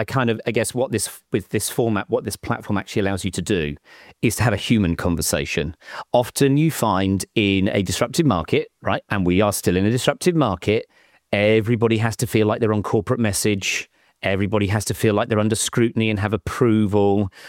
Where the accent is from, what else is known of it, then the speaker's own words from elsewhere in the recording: United Kingdom; now in Massachusetts, United States; When someone hears my accent, they say, you're here, why? You've got a British passport.